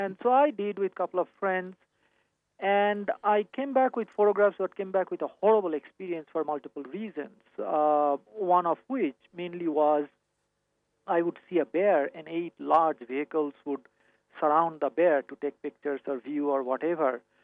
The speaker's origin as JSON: {"language": "English", "town": "Kolkata", "region": "West Bengal", "country": "India", "tie": "born or raised there", "second_language": "English", "said": "This is way beyond me. I grew up in Calcutta."}